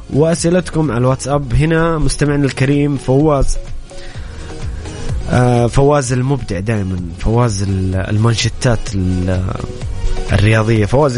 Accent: Saudi Arabia

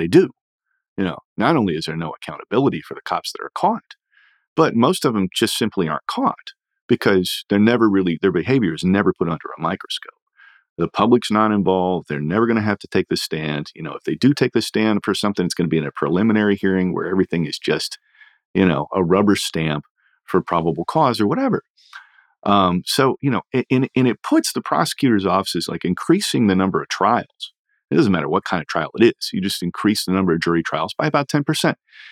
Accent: Indiana, United States; especially in states like my home state of Indiana

